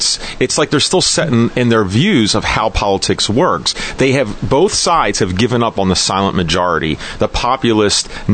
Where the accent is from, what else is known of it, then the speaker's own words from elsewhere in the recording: Pennsylvania, United States; the fact that I'm from Pennsylvania